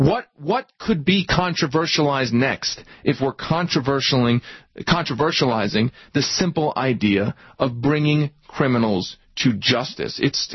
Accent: United States; It embarrasses me as an American

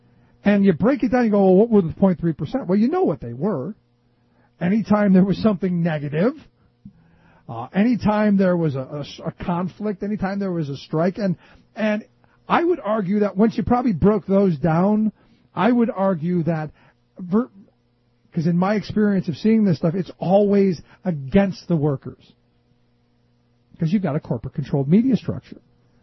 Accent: Cleveland, Ohio, United States; And I think about my hometown. I think of Cleveland, Ohio.

